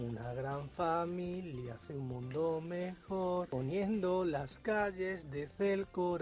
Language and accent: Spanish; Seville, Andalusia, Spain; de Sevilla.